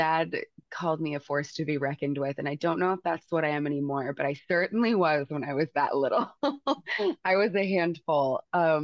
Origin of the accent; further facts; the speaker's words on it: Modesto, California, United States; also born or lived in Portland; I am from Modesto, California. It's a little town in central Northern California. Was born there, grew up there for a little bit, moved to Portland, Oregon for a little bit.